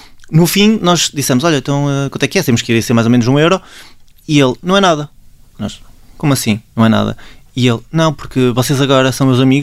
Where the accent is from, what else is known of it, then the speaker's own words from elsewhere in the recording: Portugal; eu tinha um preconceito histórico com os indonésios, eu que sou português